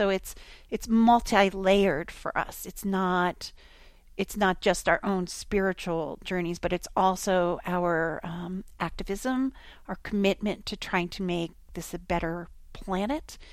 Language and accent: English; Vermont, United States; Also, we're from Central Vermont, as is Linda.